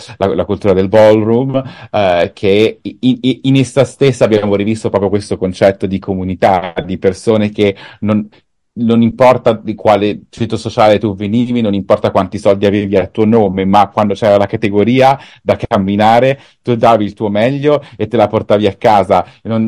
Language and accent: Italian; Rome, Lazio, Italy; io ovviamente essendo nato e cresciuto a Roma con la città del Vaticano, bestie, vicini, come puoi immaginare, ovviamente la religione ha sicuramente avuto una grande influenza nel mio percorso.